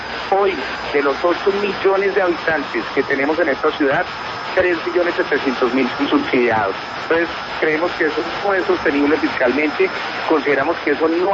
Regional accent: Bogotá, Bogotá D.C., Colombia; yo tengo 32 años, soy bogotano, soy abogado de la Universidad de Externado

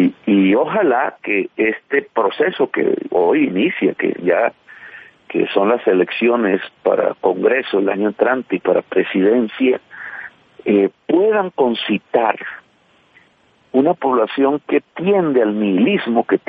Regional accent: Valledupar, Cesar, Colombia; vengo de Valledupar

